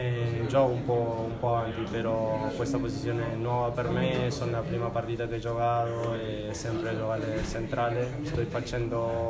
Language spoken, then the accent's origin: Italian; Argentina; Italian is a second language; moved away as an adult; now in Italy; È arrivato da Argentina, io in Argentina non giocavo, qua mi hanno preso